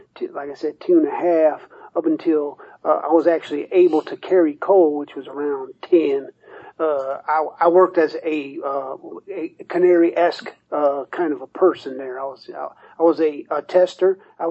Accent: DuPont, West Virginia, United States; I'm from DuPont, West Virginia.

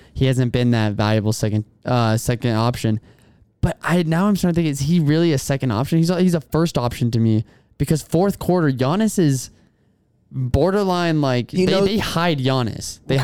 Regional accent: Portland, Oregon, United States; Portland. I mean, I'm from Portland. I would love to see him stay in Portland

